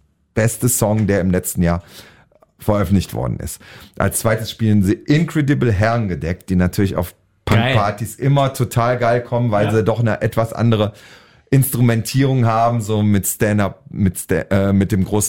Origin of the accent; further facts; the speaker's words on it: North Rhine-Westphalia, Germany; Ruhrpott schön für mich, ja, natürlich. Meine alte Heimat.